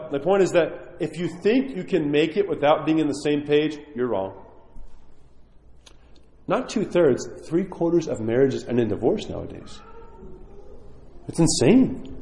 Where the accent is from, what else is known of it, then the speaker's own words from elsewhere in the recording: New York, United States; I'm just saying, I grew up in New York.